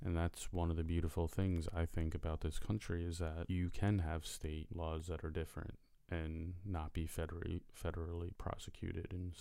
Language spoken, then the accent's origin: English; the South, United States; accent: Southern; Or Nikki doesn't like my southern accent